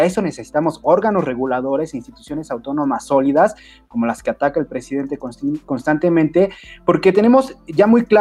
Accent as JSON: {"language": "Spanish", "country": "Mexico", "said": "dentro de 15 años, como mexicanos, nos vamos a dar cuenta del gran error"}